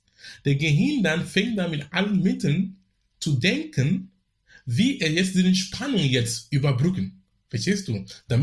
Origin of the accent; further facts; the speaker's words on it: Cameroon; now in Hamburg, Germany; Du kannst genau hier sein oder in Afrika sein, wo ich herkomme, in Kamerun.